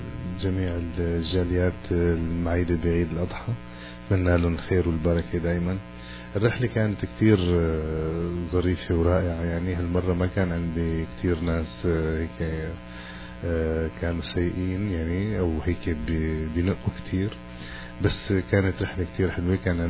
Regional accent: Syria; انا من سوريا،

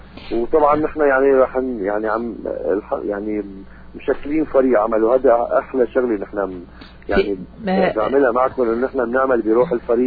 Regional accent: Aleppo, Aleppo Governorate, Syria; now in Damascus, Syria; اول ما نزلت على الشام انا من حلب لباشر شغل بدمشق كممثل محترف

